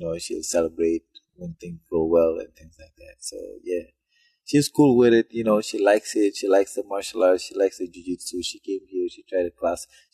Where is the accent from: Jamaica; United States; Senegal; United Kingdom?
Senegal; English is a second language; now in Canada; I speak French. I learned English when I came to Canada.